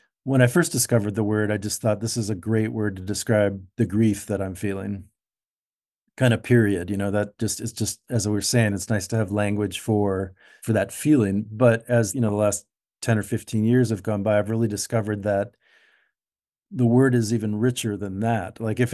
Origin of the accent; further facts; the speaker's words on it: Minnesota, United States; For me, especially living in Minnesota, growing up in Minnesota, having a cabin in the northern part of the state